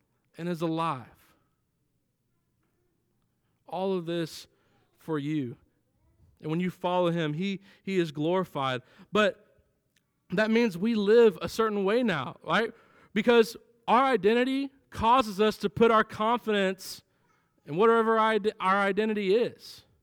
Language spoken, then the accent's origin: English; the South, United States; Because I grew up in the South, I need to defend my heritage.